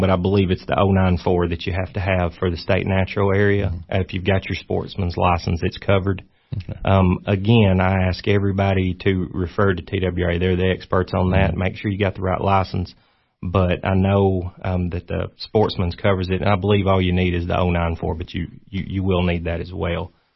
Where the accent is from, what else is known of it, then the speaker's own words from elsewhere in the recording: United States; I grew up in DeKalb County. I absolutely love walking the creeks and walking in the hollers